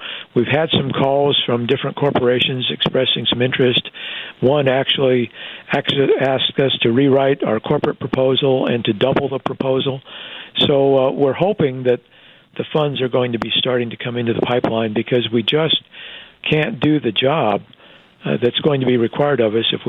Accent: Iowa, United States; is my home state.

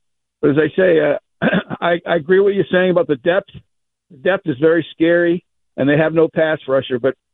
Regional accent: New Bedford, Massachusetts, United States; Well, you're talking about the Massachusetts drivers. I'm from New Bedford.

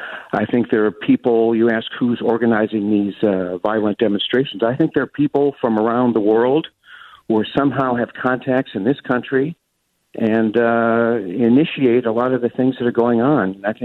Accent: Skokie, Illinois, United States; now in Los Angeles, United States; even though I've lived in L.A. for many years, I grew up in Skokie. I went to Evanston High.

